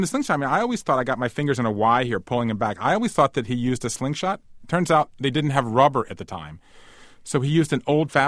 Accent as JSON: {"language": "English", "town": "Savannah", "region": "Georgia", "country": "United States", "tie": "born or raised there", "said": "I grew up in Savannah, Georgia. I was recently married in my childhood synagogue, and I introduced my wife."}